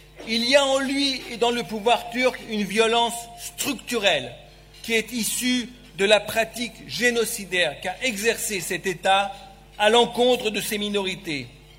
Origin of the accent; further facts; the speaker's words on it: France; en tant que Français, que nous dénonçons ce soir